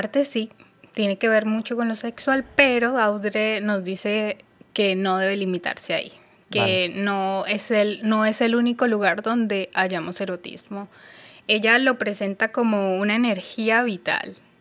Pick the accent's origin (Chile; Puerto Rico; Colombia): Colombia; Cali, Valle del Cauca; De Cali, Colombia. Pero soy hija del Pacífico colombiano, que es una de las cunas de la afrocolombianidad.